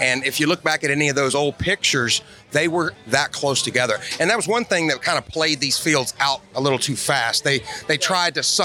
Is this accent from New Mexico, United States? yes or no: no; Baton Rouge, Louisiana, United States; I came from Baton Rouge, Louisiana. I live just south of Baton Rouge.